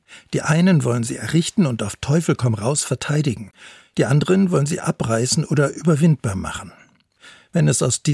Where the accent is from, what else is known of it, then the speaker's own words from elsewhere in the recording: Bremen, Germany; 1979, Klassenfahrt aus meiner Heimatstadt Bremen nach West-Berlin.